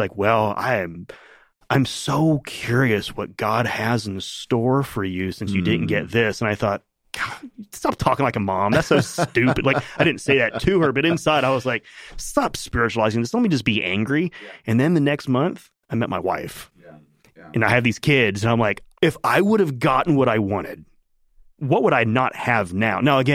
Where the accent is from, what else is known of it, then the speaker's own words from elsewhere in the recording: Sarasota, Florida, United States; I wanted a job in my hometown in Sarasota. My mom and dad live there, my sister and her husband